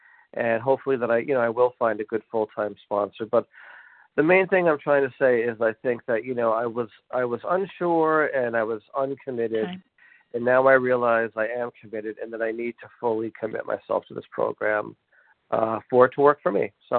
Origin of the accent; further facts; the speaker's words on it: Providence, Rhode Island, United States; I'm a compulsive overeater and a sugar addict, and I'm from Providence, Rhode Island.